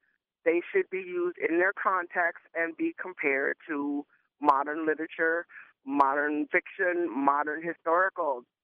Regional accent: the South, United States; The thing about these two books is, I grew up in the South.

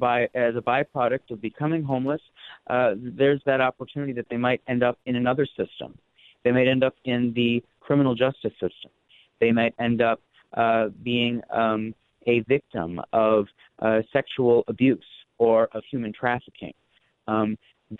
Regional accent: Eau Claire, Wisconsin, United States; this kind of a model isn't just needed in Eau Claire, my hometown.

